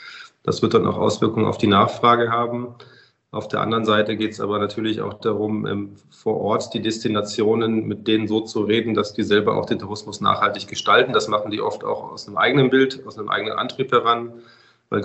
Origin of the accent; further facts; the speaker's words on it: Bavaria, Germany; Also ich komme ja aus Bayern, wir haben ja das Thema Wintertourismus, was für uns auch identitätsstiftend ist